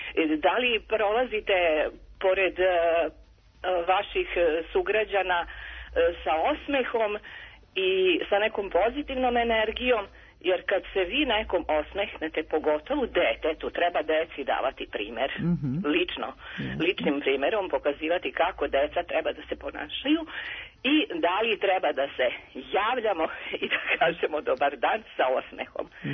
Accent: Sremski Karlovci, Vojvodina, Serbia; ja sam iz unutrašnjosti, iz Sremskih Karlovaca.

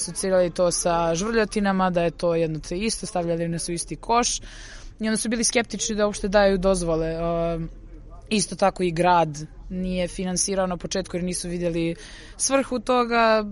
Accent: Čačak, Šumadija and Western Serbia, Serbia; Odrasli smo u Čačku

